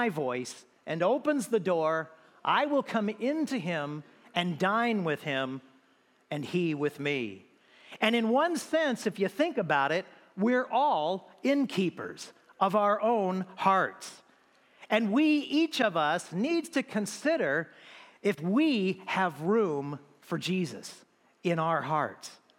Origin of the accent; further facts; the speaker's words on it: Moreno Valley, California, United States; I grew up here in Moreno Valley, Sunnymead, back when I was a kid